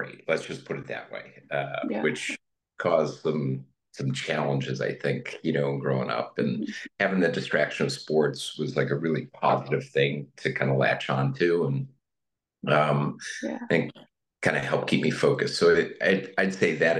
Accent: Buffalo, New York, United States; So I grew up in Buffalo in Western New York, and the oldest of five children.

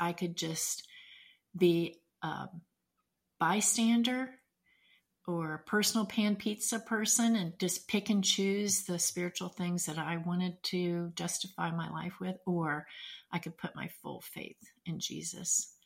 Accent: Washington, District of Columbia, United States; we grew up in the Washington, D.C. area.

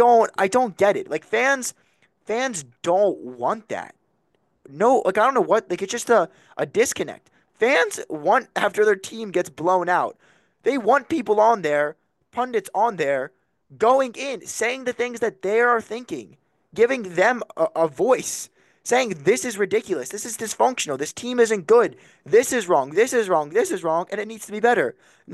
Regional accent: New Jersey, United States; And I'm from New Jersey. I get, you know, Phillies and Eagles and Sixers post-game live

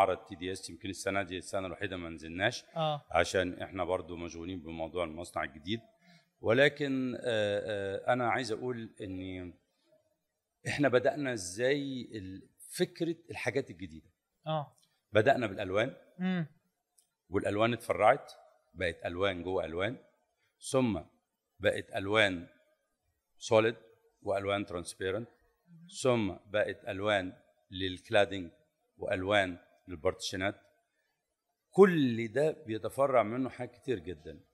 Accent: Egypt; وابتدى الازاز يبقى بومينج قوي عندنا في مصر

